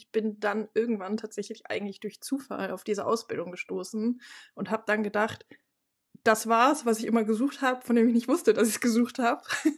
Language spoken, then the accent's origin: German; Cologne, North Rhine-Westphalia, Germany; Ich komme aus Köln